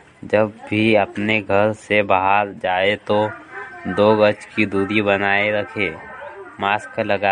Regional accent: Songir, Maharashtra, India; मैं ग्राम सोनगीर से हूँ।

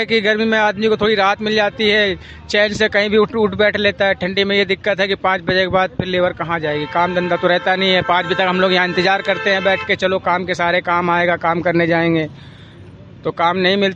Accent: Kanpur, Uttar Pradesh, India; sir मैं Kanpur UP से हूँ

